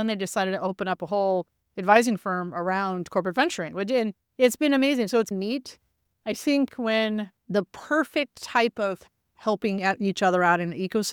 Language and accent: English; California, United States; I did grow up in the Bay Area, so I have one degree of separation from the startup ecosystem.